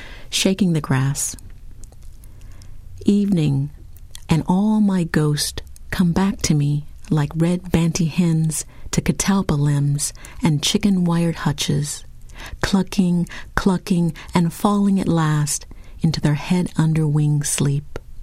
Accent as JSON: {"language": "English", "town": "Lincoln", "region": "Nebraska", "country": "United States", "tie": "born or raised there", "said": "I grew up in Lincoln, Nebraska, and the Nebraska landscape is beautiful, these long, low rolling hills."}